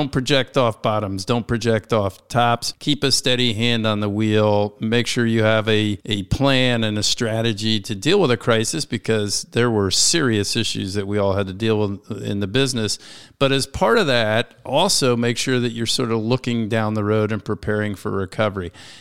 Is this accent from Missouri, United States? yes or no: no; Washington, District of Columbia, United States; This is my hometown, born and raised in Washington, D.C. and the surrounds.